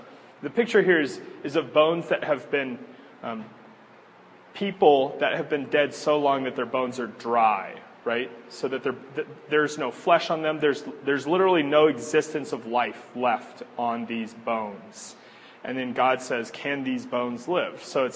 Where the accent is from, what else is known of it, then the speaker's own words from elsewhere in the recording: Nebraska, United States; I've seen lots of those because I'm from Nebraska.